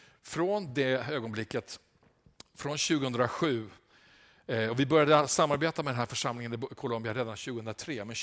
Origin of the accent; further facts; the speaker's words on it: Småland, Sweden; jag är ingen tvättäkta 08. Jag är smålänning i botten. Min pappa föddes i Tranås. Så att jag har återvänt till rötterna.